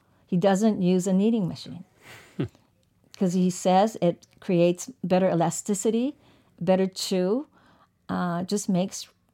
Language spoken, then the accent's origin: English; Tokyo, Japan; So I grew up partially in Tokyo, and I would sit with my girlfriends and we would compare our lunch boxes.